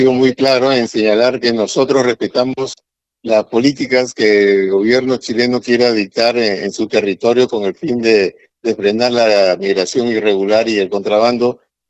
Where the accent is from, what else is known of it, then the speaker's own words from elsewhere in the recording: Peru; tenemos que estar claro que nosotros como peruanos, digamos, solamente vamos a aceptar a aquellas personas que estén con su documentación al día